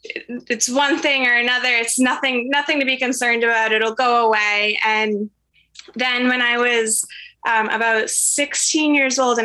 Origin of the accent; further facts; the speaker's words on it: Topsfield, Massachusetts, United States; In Topsfield, Massachusetts.